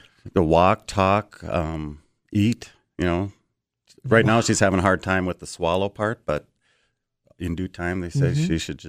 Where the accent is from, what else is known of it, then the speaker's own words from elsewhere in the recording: Valley City, North Dakota, United States; Valley City's been wonderful because that's my hometown.